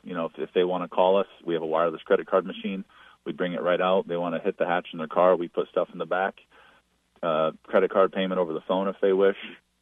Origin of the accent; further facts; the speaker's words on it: Barrington, United States; I'm seventh generation here, growing up in Barrington.